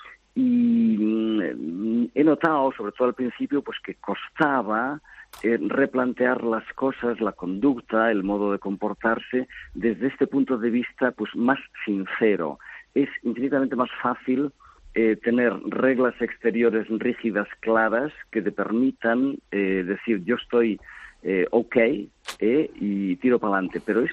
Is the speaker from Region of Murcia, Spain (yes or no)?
no; Galicia, Spain; yo soy gallego